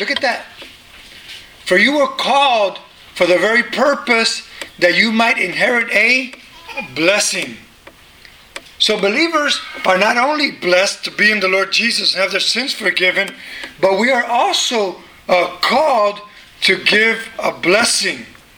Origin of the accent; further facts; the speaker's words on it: the South, United States; I come from the South. It's no big deal.